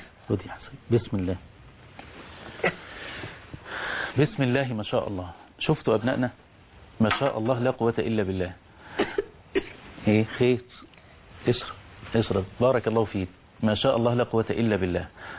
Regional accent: Egypt; اللهم اجعل بلدنا مصر واحة للأمن والأمان

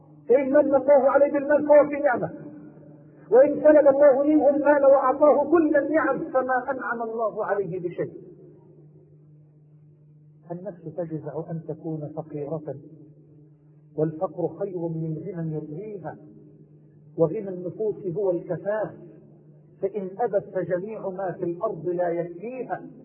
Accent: Cairo, Cairo Governorate, Egypt; والله يا إخوة لقد دعاني إخوانكم في منطقة المعادي عندنا في القاهرة

